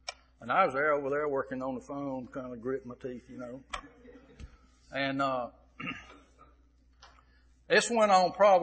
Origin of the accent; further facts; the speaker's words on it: Greensboro, North Carolina, United States; even though I grew up in Greensboro, there was quite a few places I never had been over there.